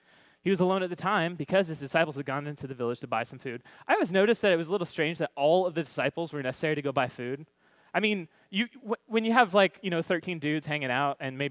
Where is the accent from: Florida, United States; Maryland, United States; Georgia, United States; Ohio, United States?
Florida, United States; Orlando; the Magic's my team. This is my hometown.